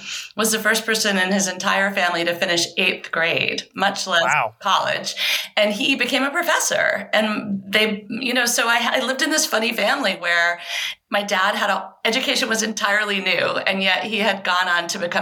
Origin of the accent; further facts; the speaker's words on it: Maine, United States; also born or lived in England; I was born in England. My parents are Southern, and we eventually moved to Maine.